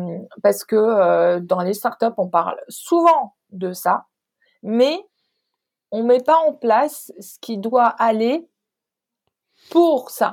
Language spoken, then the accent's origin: French; Morocco; moved away as an adult; now in France; Quand je suis arrivée en France la première fois, parce que j'ai grandi au Maroc et que j'ai travaillé au Maroc au début, je suis arrivée en 2014